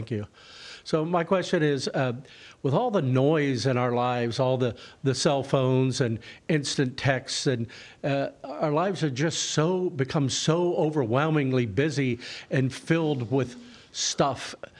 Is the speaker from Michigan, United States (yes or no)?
no; San Diego, California, United States; I'm from St. Diocese of San Diego. I'm a deacon, a permanent deacon there in the diocese.